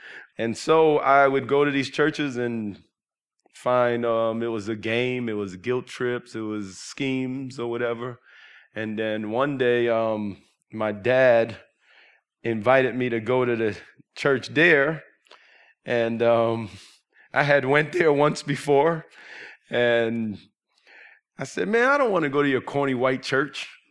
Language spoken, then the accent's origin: English; New York City, New York, United States; where I grew up at in New York City, there was a lot of churches, but I'd never seen that before.